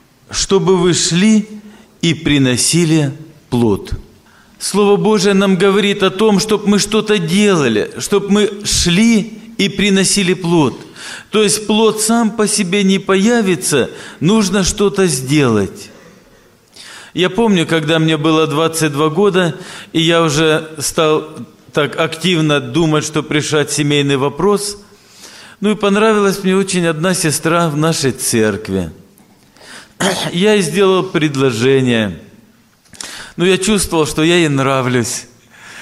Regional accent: Apsheronsk, Krasnodar Krai, Russia; Я приехал из Краснодарского края, город Апшеронск. … пресвитер церкви.

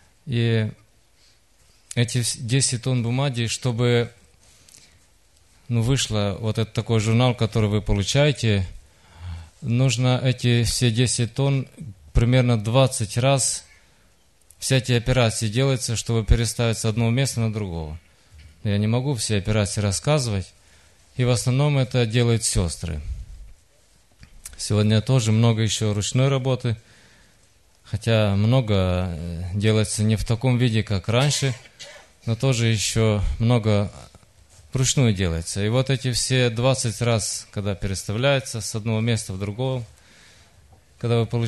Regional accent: Moldova

